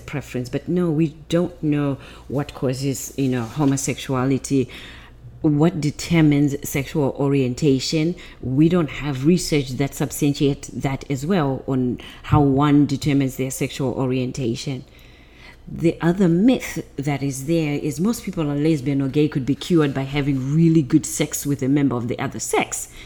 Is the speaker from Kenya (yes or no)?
no; Zimbabwe; because I'm from Zimbabwe